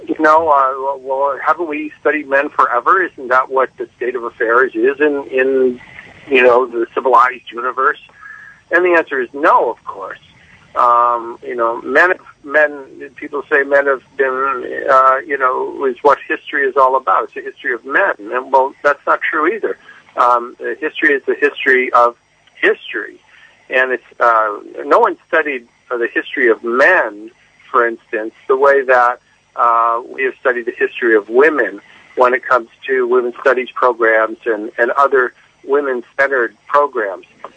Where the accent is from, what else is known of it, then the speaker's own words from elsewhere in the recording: Seattle, Washington, United States; I'm from Seattle, and Seattle's in the northwest corner of the country, right up against the ocean there.